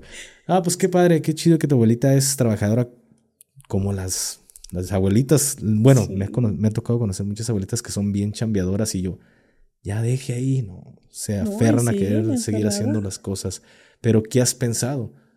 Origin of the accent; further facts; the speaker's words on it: Guadalajara, Jalisco, Mexico; yo aquí no podemos ir aquí porque somos de Guadalajara los dos